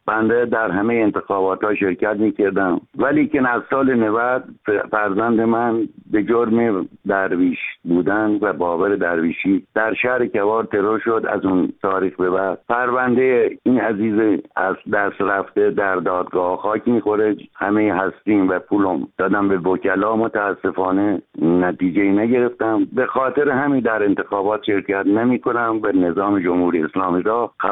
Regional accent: Iran; بنده یک ایرانی هستم، سرزمین مادری من ایران، وطنم را دوست دارم،

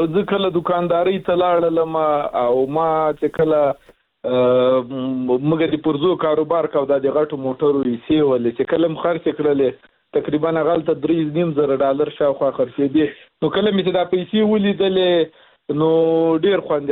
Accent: Logar, Afghanistan; موږ د لوګر ولایت د یو داسې ولسوالۍ یو چې هغلته موږ خلک ټول په مهاجرت کې ژوند تېر کړی،

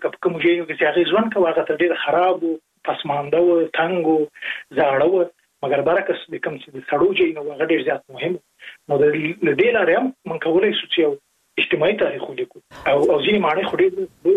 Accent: Jalalabad, Nangarhar, Afghanistan; زه په جلال آباد کې لوی سوې

